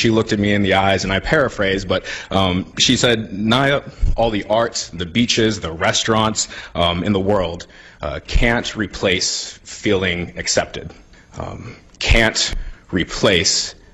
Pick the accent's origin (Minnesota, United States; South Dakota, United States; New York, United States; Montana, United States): South Dakota, United States; I took her to the beaches on Christmas, which is something we never got to do growing up in South Dakota.